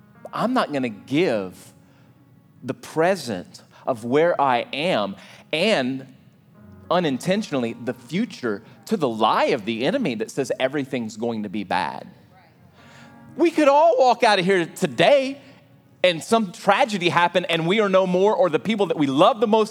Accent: Louisiana, United States; I grew up next door to Mr. Placide. I grew up in Cajun land, and Mr. Placide worked all the time as an old Cajun.

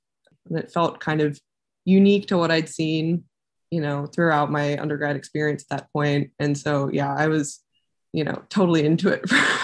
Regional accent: Ohio, United States; I'm from Southwest Ohio, but I was always, you know, the kind of person who just loves being on the water.

